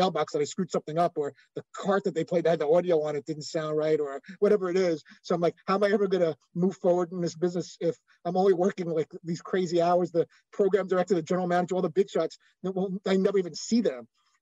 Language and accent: English; Brooklyn, New York, United States; I grew up in Brooklyn and I was able to get an internship in New York.